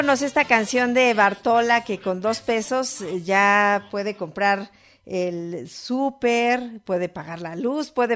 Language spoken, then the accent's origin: Spanish; Mexico; situaciones que nosotros conocemos como mexicanos